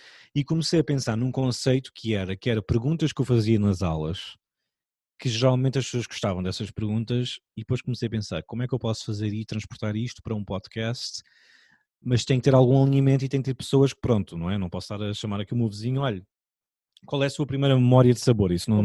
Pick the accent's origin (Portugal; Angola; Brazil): Portugal; não é porque sou de Portugal